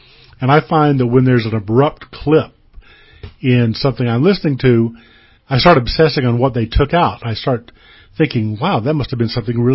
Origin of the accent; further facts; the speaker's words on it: South Carolina, United States; born there; she was born in North Carolina and I was born in South Carolina